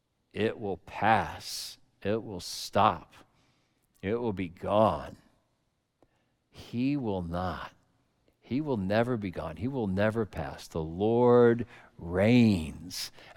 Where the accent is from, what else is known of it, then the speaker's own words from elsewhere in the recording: Connecticut, United States; I grew up in Connecticut where people had everything.